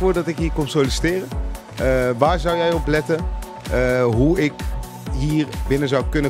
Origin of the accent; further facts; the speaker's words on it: Amersfoort, Utrecht, Netherlands; 27 jaar en ik kom uit Amersfoort.